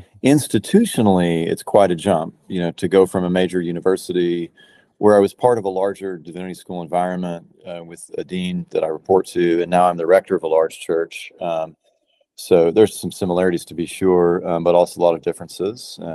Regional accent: Houston, Texas, United States; And I tell you, I mean, as a kid growing up in Houston, the sort of LA style big city on the Gulf Coast

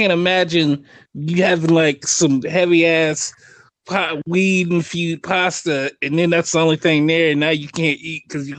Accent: Southfield, Michigan, United States; I'm from Southfield.

